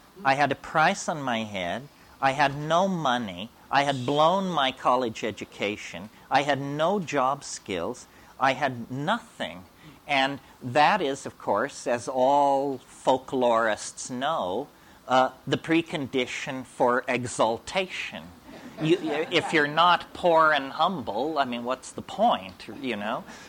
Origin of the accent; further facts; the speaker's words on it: Berkeley, California, United States; Like I grew up in Berkeley in the 19—I was in Berkeley from 65 to 70, the golden age.